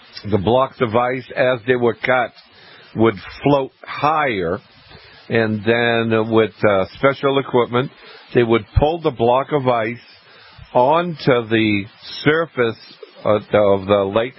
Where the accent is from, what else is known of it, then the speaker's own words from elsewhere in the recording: Maine, United States; I grew up in Maine. I still live in Maine.